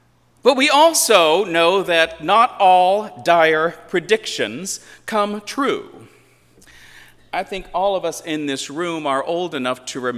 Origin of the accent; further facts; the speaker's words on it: Pennsylvania, United States; also born or lived in Los Angeles / Berkeley; even though I was raised in Pennsylvania, I spent the longest period of my life in California, in Los Angeles, a total of 19 years in Los Angeles